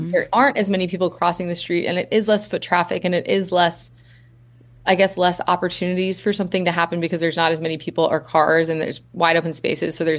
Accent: New York, United States; Because I grew up in Rockland County. Like I grew up like 14 miles north of New York City. So it's like similar vibes where it's like, mm-hmm. it's like on the other side of the Hudson from Westchester.

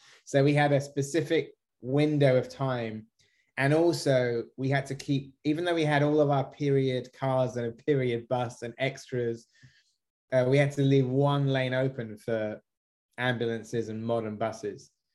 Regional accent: United Kingdom; we both have brown hair and we're both British and we both have the same surname.

